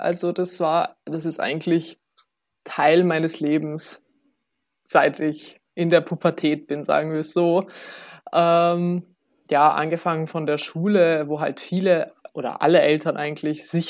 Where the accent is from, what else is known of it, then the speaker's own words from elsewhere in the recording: Bosnia & Herzegovina; Ich bin 24, ich studiere Publizistik und Kommunikationswissenschaften. Genau, ich komme ursprünglich aus Bosnien